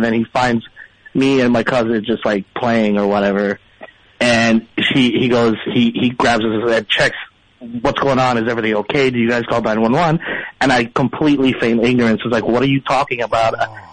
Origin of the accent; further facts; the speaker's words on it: Philippines; So I grew up in the Philippines, and there are like 3 channels.